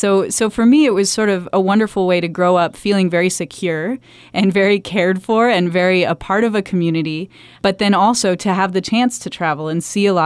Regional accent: Buffalo, Wyoming, United States; hearing that I grew up in Buffalo, Wyoming, and then have lived all over the world and done all these different things and speak other languages.

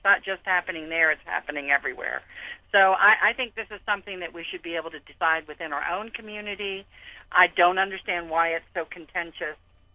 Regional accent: Viera, Florida, United States; Hi. Yes, Melanie, I'm from Vieira, not Vieira Beach, just to clarify.

